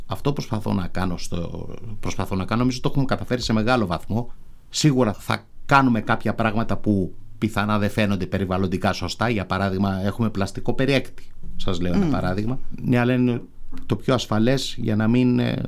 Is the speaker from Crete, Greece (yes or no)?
yes; Heraklion, Crete, Greece; Αν και μεγάλωσα στο Ηράκλειο